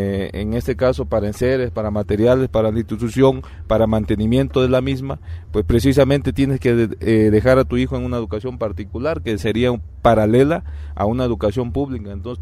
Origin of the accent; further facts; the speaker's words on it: Veracruz, Mexico; Venimos del estado de Veracruz.